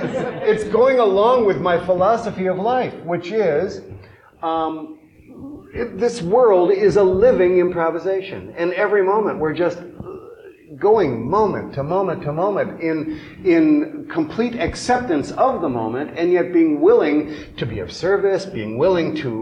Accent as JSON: {"language": "English", "town": "North Hollywood", "region": "California", "country": "United States", "said": "Well, this is the California way, and I'm from North Hollywood, California."}